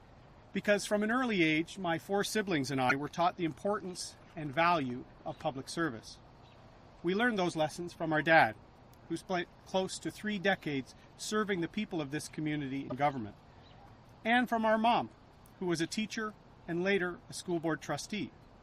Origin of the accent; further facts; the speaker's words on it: Ontario, Canada; also born or lived in Montreal / Maritimes; Although I was born in Montreal, went to school in the Maritimes, and served at Canadian Armed Forces bases in Manitoba and Nova Scotia, I did most of my growing up here, near this park.